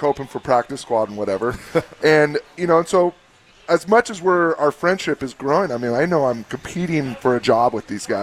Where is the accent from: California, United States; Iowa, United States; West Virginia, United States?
California, United States; Sonoma; And I'm like, I'm literally from Sonoma.